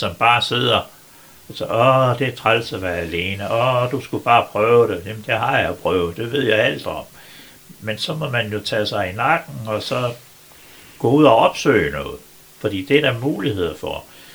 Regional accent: Holbæk, Zealand, Denmark; selv min hjemby i Holbæk, ikke?

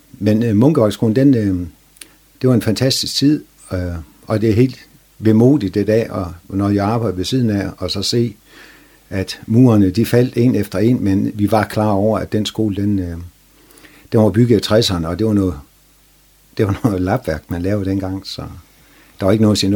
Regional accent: Frederikshavn, North Denmark Region, Denmark; at være barn i Frederikshavn, det var en fantastisk tid. Jeg var født i Blokkeren

